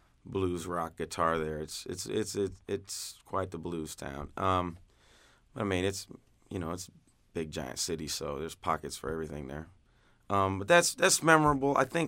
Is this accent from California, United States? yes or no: no; Champaign-Urbana, Illinois, United States; just kind of taking on what the styles that we've heard here growing up in Champaign-Urbana